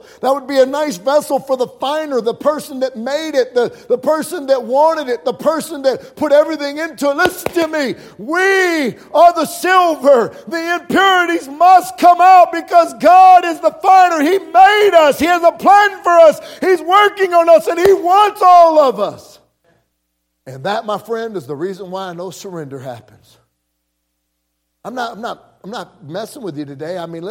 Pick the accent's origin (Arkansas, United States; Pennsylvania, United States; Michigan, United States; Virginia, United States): Arkansas, United States; I'm from Arkansas, Southeast Arkansas. I got saved down there. And you know what we have down there? We're 10 miles from Louisiana.